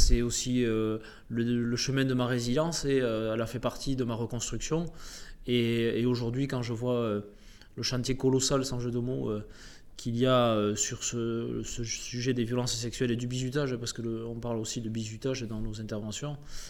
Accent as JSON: {"language": "French", "region": "South-West", "country": "France", "said": "Alors ça s'entend peut-être. Je viens du Sud-Ouest."}